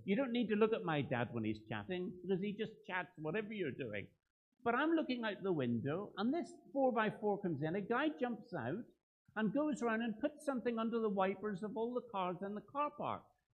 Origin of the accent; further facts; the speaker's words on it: Northern Ireland, United Kingdom; Obviously, I'm Northern Irish, but it's very true.